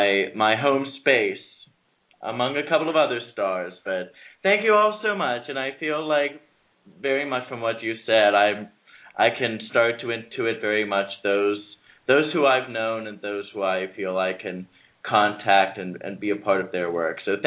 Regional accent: Pittsburgh, Pennsylvania, United States; I'm from Pittsburgh, so you have that very deep and abiding strength of womanhood that I grew up with.

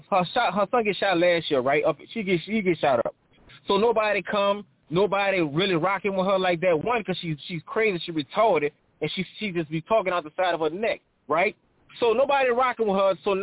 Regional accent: New Orleans, Louisiana, United States; So, look, I'm from New Orleans, bro. So, I was raised in that era.

